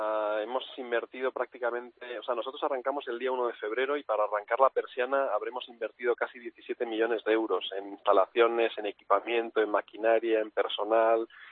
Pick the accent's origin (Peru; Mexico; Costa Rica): Peru; now in Madrid, Spain; yo, que vengo de Perú y he estado viviendo muchos años en Perú